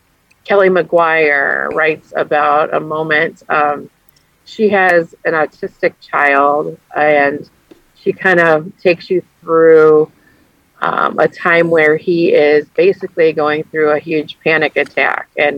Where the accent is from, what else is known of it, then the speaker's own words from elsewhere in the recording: Hobart, Tasmania, Australia; I brought it to my hometown of Hobart.